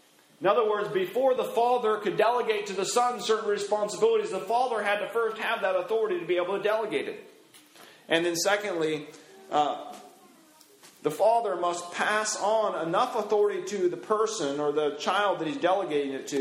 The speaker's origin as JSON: {"language": "English", "town": "Juneau", "region": "Alaska", "country": "United States", "tie": "born or raised there", "said": "I remember when I was growing up in Juneau, Alaska was a small town. We had about 18 to 20,000 people or so that lived in the community."}